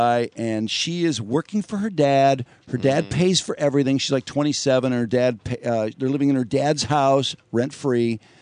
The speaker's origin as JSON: {"language": "English", "country": "United States", "said": "when they meet them in the foreign country, and I was like, yeah, I'm from America."}